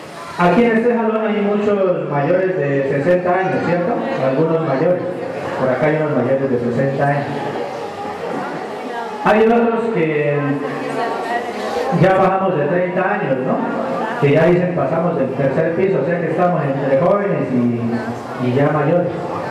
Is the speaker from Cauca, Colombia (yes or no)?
yes; Coconuco, Cauca, Colombia; yo soy indígena del resguardo de Curacé, mi pueblo Coconusco, en la zona centro del departamento del Cauca.